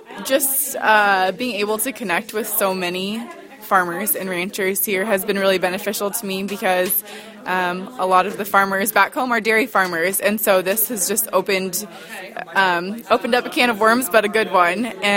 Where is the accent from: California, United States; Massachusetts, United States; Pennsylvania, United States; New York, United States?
California, United States; I'm from California.